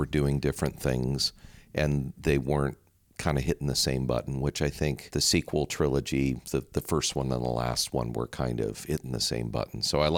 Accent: Gardena, California, United States; also born or lived in Redondo Beach; Born and raised here. I was born in Inglewood Sentinel Hospital, raised in first in Redondo Beach. And then my parents bought a house in Gardena. And so I grew up in Gardena.

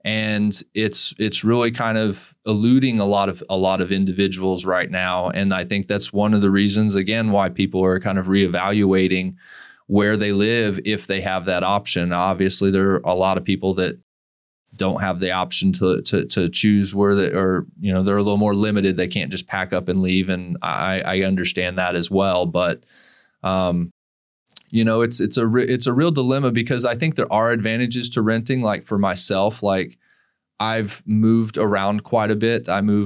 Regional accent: Southeast, United States; I grew up back east in the Southeast when I was a kid.

